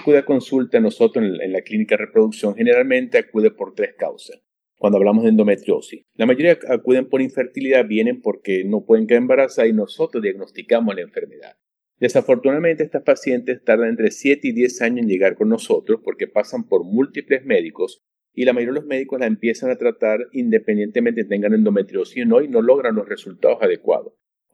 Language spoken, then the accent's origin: Spanish; Venezuela; soy de Venezuela, me encuentro en la soleada ciudad de Maracaibo.